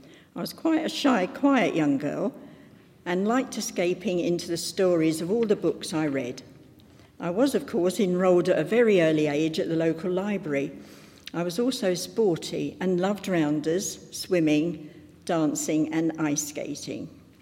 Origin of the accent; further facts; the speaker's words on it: Croydon, London, United Kingdom; I was brought up in Croydon, Surrey, just like Ruthie over here, living with my sister, my beautiful Irish Roman Catholic mother, and my non-church-going Belgian father.